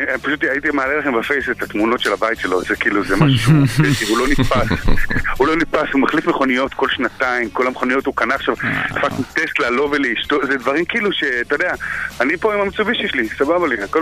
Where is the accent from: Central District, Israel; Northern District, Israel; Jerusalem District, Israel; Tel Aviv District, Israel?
Tel Aviv District, Israel; Herzliya; חבורה, אנחנו חברי ילדות, גדלנו כולנו יחד בהרצליה